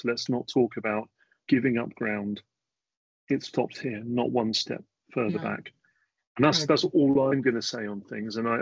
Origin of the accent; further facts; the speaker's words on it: Ireland; And yeah, I've been saying that as an Irish citizen myself, to some of my Irish friends, they're seeing it already.